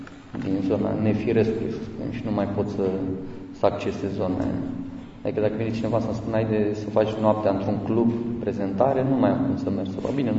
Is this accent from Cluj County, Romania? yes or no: no; Constanța, Constanța County, Romania; Eu sunt din Constanța, pe loc.